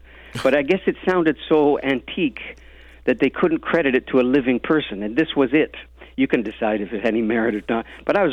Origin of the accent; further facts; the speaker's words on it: Canada; look, man, I'm a Canadian.